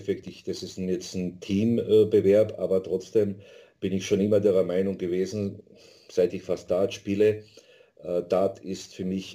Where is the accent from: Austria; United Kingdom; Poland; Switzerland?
Austria; ich bin patriotisch, ich bin Österreicher